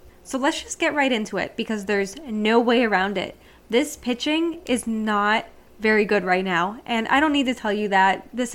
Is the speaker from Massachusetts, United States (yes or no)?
yes; Boston, Massachusetts, United States; I grew up in the Boston area, born and raised